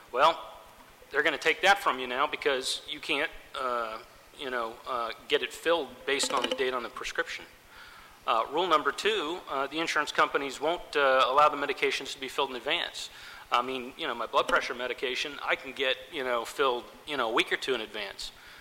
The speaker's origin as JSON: {"language": "English", "town": "Jacksonville", "region": "Florida", "country": "United States", "said": "I'm from Jacksonville, Florida."}